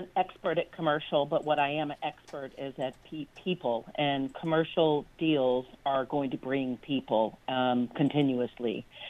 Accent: Nashville, Tennessee, United States; I'm from Nashville. I don't even recognize it.

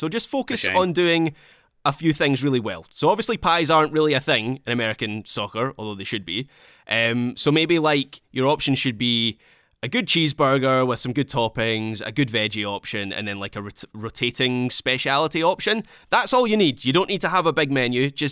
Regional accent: Scotland, United Kingdom; I'm Scottish.

